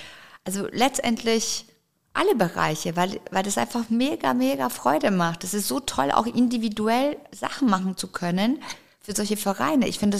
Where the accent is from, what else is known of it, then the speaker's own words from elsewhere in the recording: Stuttgart, Baden-Württemberg, Germany; Da ist es natürlich mein Ursprung, meine Heimat und da hat ja auch alles irgendwo auch begonnen